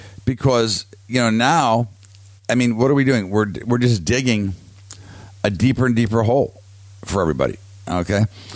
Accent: United States; Now, again, I'm an American. I love America. I think it's the greatest place on earth, and it will straighten out.

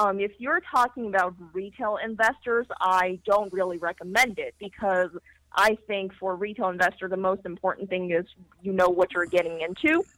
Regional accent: California, United States; Well, I grew up in Silicon Valley.

